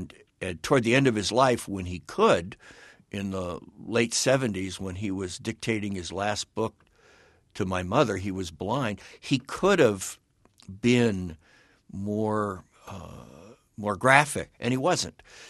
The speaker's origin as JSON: {"language": "English", "town": "Malibu", "region": "California", "country": "United States", "tie": "born or raised there", "said": "I grew up in Malibu, but Malibu wasn't Malibu. And when I grew up there, it was, a beach town."}